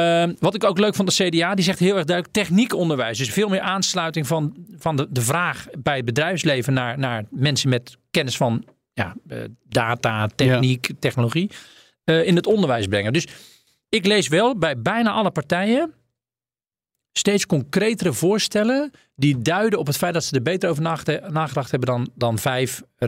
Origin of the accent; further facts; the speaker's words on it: Amersfoort, Utrecht, Netherlands; En ik als Amersfoorter weet dan hoe het echt is.